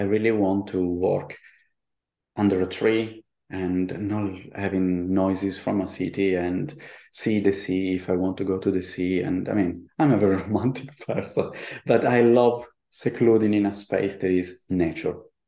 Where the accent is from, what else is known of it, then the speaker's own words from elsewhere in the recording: Buenos Aires, Argentina; English is a second language; also born or lived in Berlin, Germany / Paris, France / Italy; from my Buenos Aires, I mean, from my childhood spent in Buenos Aires, then I live in Berlin for a while, then in Paris and going back to Italy. I mean, I always kept my house in Italy